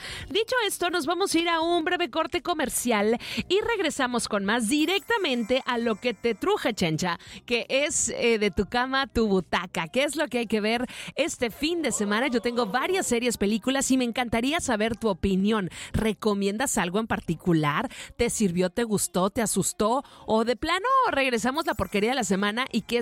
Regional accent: Mazatlán, Sinaloa, Mexico; paró en Puerto Vallarta, paró en mi pueblo, Mazatlán, y también en Los Cabos

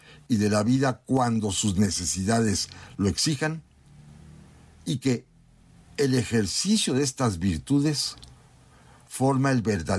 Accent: Mexico; Ese es nuestro deber como mexicanos, como mexicanas

